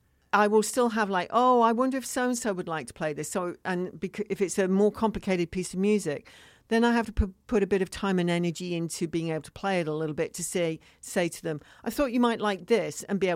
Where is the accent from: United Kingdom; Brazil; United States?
United Kingdom; England; Because obviously I'm English, which is why I sound funny.